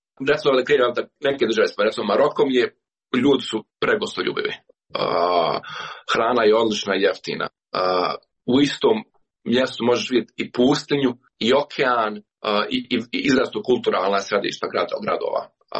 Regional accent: Bosnia & Herzegovina; ja sam iz Bosne i Hercegovine

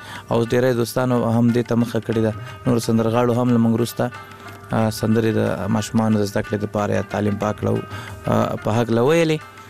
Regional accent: Laghman, Afghanistan; also born or lived in Kunduz

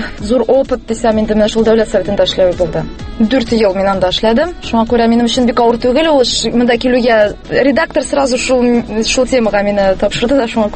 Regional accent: Nurlat, Tatarstan, Russia; now in Kazan, Russia; Мин үзем Нырлаттан, әти белән аны Нырлатта тора, мин инде бер нишә дип әйтим. Мәктәпне бетергәч, Казанга күчеп киттем, шуннан шул Казанда калдым инде.

